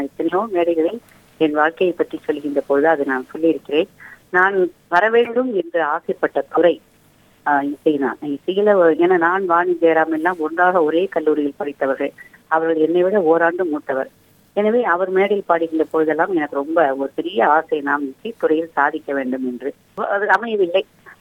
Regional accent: Sankarankovil, Tamil Nadu, India; born there; now in Chennai, India; அப்படிப்பட்ட ஊர்ல சங்கரன் கோவில் என்ற ஒரு அழகான ஊரில் நான் பிறந்தேன். தந்தையார் அரசு பணியில் இருந்த காரணத்தால் பல ஊர்களுக்கு சென்று கடைசியில் சென்னையில் வந்து நீண்ட காலமாக இருக்கிறோம்.

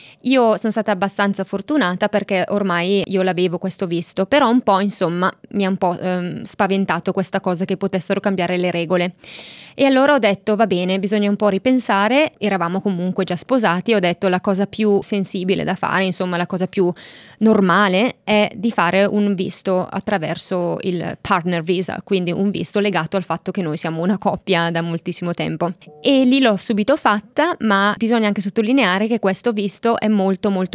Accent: Collio di Vobarno, Lombardy, Italy; moved away as an adult; now in Australia; ho 33 anni, quasi 34 per essere proprio onesti. Io vengo da un paesino della provincia di Brescia che si chiama Collio di Vobarno, che è molto vicino al Lago di Garda.

